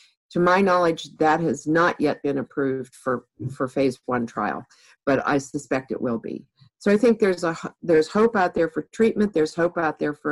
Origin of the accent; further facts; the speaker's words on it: Pittsburgh, Pennsylvania, United States; The University of Pittsburgh has just developed, this is my hometown, so I brag a bit.